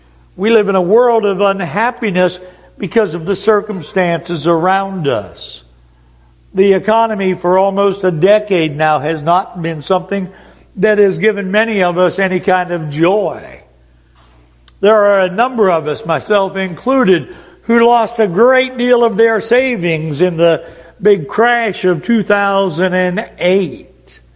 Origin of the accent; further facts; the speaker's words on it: Upper Ohio Valley, United States; I grew up in the Upper Ohio Valley, as most all of you know, and there was a state route. There is a state route 7 that runs, now it runs past my hometown.